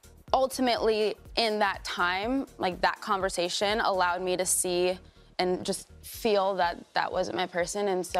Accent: Minnesota, United States; I mean, I love Minnesota. I grew up in Minnesota.

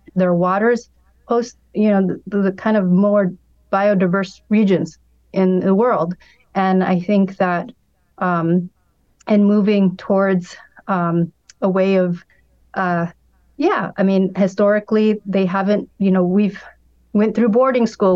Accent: Arizona, United States; I grew up in Arizona and our connection to land, you know, goes way back before states formation.

